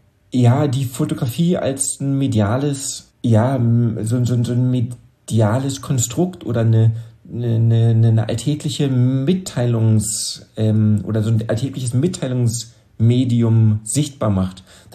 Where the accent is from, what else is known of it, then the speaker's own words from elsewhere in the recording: Berlin, Germany; als Berliner irgendwo hinzugehen, ist ja sowieso nicht so einfach.